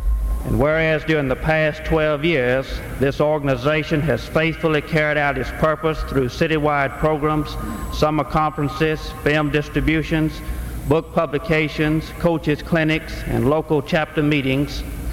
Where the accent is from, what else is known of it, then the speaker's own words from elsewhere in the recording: Georgia, United States; from Georgia.